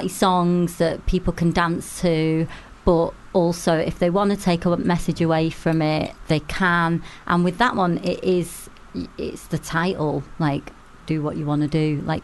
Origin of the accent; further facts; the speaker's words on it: Manchester, North West England, United Kingdom; I am from Manchester, so this is what happens when I mention the word sun.